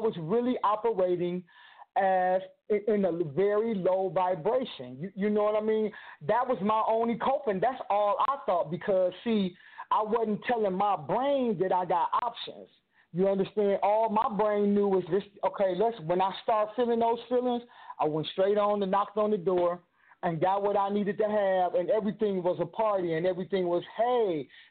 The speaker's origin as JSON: {"language": "English", "region": "Ohio", "country": "United States", "said": "now the opiates, especially in Ohio, because I'm from Ohio, the opiate epidemic came out."}